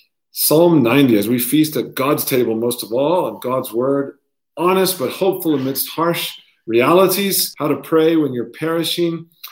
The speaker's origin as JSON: {"language": "English", "town": "Katy", "region": "Texas", "country": "United States", "tie": "born or raised there", "lives_now": "South Africa", "said": "the home I grew up in Katy, Texas, outside of Houston"}